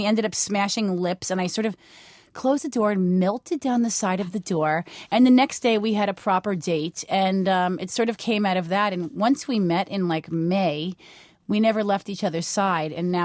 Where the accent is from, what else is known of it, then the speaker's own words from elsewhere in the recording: New York City, New York, United States; You know, I grew up in Queens and in Brooklyn, and we really, it's more of Southern.